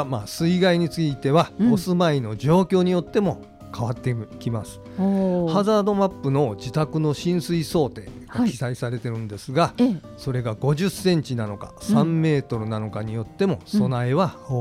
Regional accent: Fukuchiyama, Kyoto, Japan; はい、実は私の実家が京都府の福知山市の由良川沿いにありました。

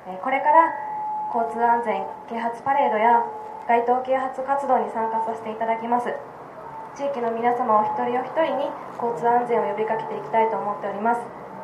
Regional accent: Kyoto, Japan; 私は京都で生まれ育ったので、

